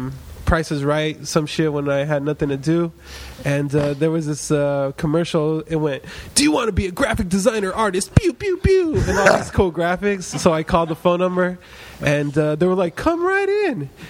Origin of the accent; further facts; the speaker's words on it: Long Beach, California, United States; Long Beach, California.